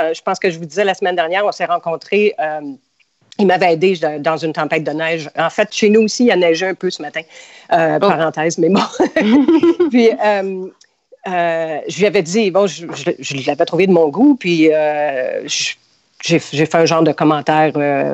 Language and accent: French; Montreal, Quebec, Canada; now in United States; Oui, je suis née, j'ai grandi à Montréal, je suis aux États-Unis depuis une vingtaine d'années